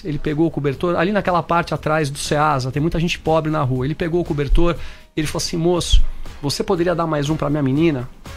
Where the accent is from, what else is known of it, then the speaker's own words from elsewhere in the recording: Brazil; Então, a gente, como brasileiros, nós temos a obrigação de deixarmos um país para os nossos filhos melhor